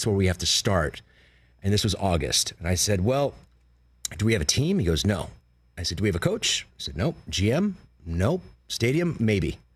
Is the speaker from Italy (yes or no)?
yes; Italy; first language Italian; English is a second language; Because that's my first language is Italian.